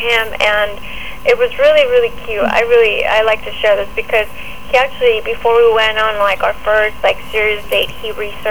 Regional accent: Mexico; because I grew up in Mexico, I was born and raised there.

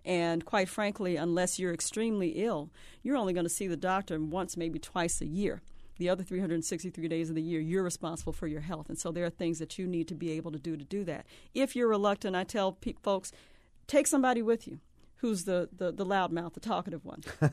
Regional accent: the South, United States; That's right. I grew up in the South. Same thing.

